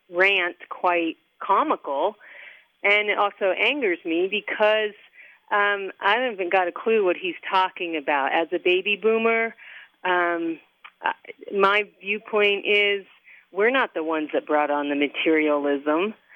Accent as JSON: {"language": "English", "town": "Boise", "region": "Idaho", "country": "United States", "said": "I'm from Boise, Idaho."}